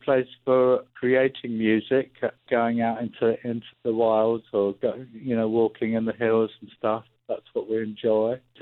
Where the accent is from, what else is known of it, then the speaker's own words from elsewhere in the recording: United Kingdom; now in France; Yeah, I live in France. So, yeah, I don't know whether I'm even a Brit anymore.